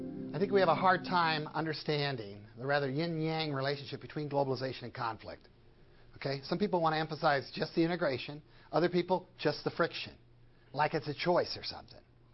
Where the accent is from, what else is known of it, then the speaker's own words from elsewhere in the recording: Boscobel, Wisconsin, United States; I grew up in Boscobel, Wisconsin in the 1960s. There were two types of people there, German and Dutch.